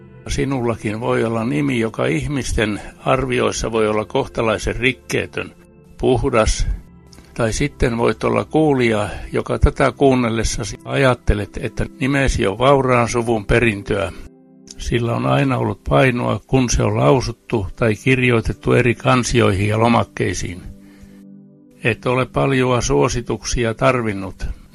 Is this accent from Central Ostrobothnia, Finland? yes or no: yes; Central Ostrobothnia, Finland; Keski-Pohjanmaalta olen kotoisin ja sieltä ääneni nytkin kuuluu.